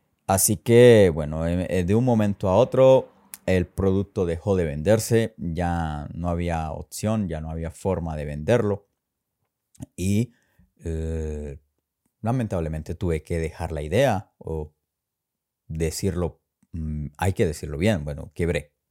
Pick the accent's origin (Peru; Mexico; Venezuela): Venezuela; San Cristóbal, Táchira; Yo vengo de San Cristóbal.